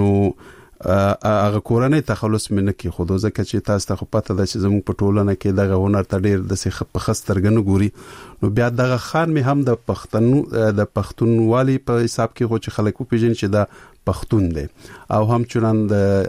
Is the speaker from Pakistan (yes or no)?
yes; Peshawar, Khyber Pakhtunkhwa, Pakistan; زه ورکوټه په پېښور کې لوی شوی یم.